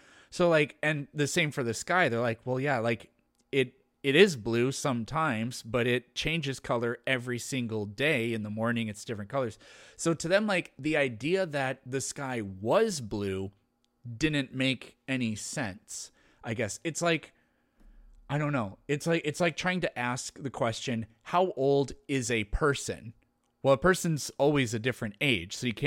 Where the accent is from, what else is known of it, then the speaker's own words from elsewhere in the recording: Midwest, United States; I'm from the Midwest, I have a lot of ways to describe snow.